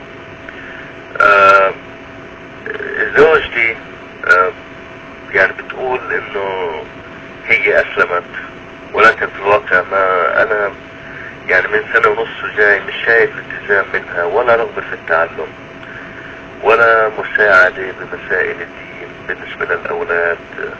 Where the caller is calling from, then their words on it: United States; انا بتكلم معك من امريكا.